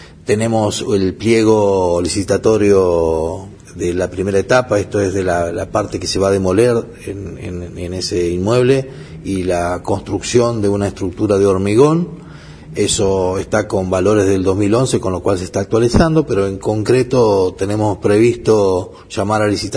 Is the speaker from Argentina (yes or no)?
yes; Santa Fe, Argentina; Yo soy santafesino y sé lo que significa, digamos, para esa institución educativa el hecho de no tener un edificio propio